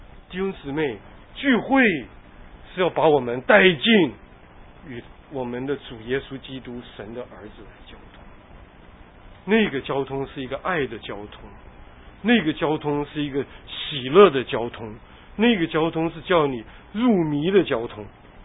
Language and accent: Chinese; China; 这个凤仙花就是我们中国人讲的紫荚花。啊，我们小的时候，我们院子周围很多的女孩子就把它摘下来了